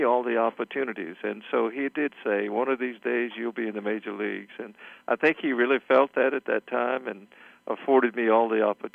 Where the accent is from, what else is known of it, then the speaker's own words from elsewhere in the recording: Sumter, South Carolina, United States; the New York Yankees had a farm club that had spring training in my hometown, Sumter, South Carolina.